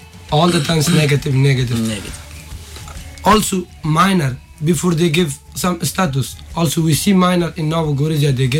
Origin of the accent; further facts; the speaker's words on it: Afghanistan; English is a second language; now in Slovenia; That I prove myself, I give all my documents that I'm from Afghanistan.